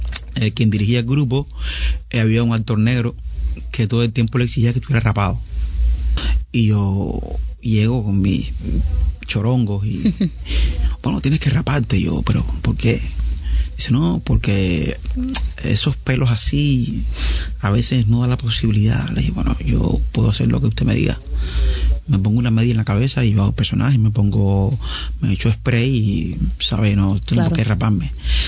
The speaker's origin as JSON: {"language": "Spanish", "region": "Havana", "country": "Cuba", "tie": "born or raised there", "said": "yo soy un habanero, nací en La Habana"}